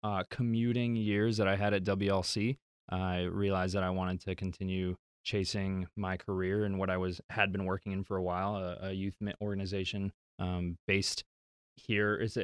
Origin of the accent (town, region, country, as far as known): Wisconsin, United States; born or raised there; also born or lived in Mexico City, Mexico